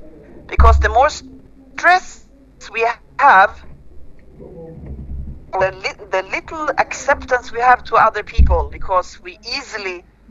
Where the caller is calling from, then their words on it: Sweden; English is a second language; I am calling from Sweden in Europe.